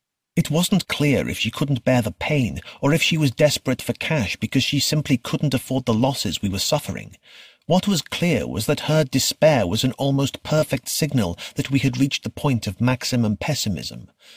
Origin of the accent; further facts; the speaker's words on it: Israel; moved away; when I was growing up in Israel, my parents couldn't afford to take us on vacation or buy a TV.